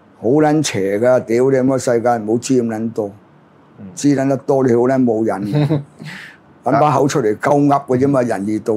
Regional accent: China; 所以我們作為中國人呢最重要是清醒

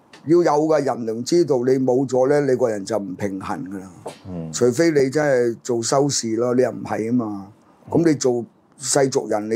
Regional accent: Hong Kong; 我作為香港人嚟講，我得罪人唔少噶啦。

